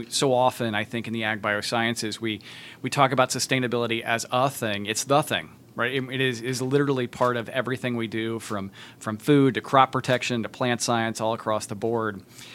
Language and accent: English; Indiana, United States; I grew up in Tipton County, Indiana, and I remember seeing the Pioneer signs along the side of the road.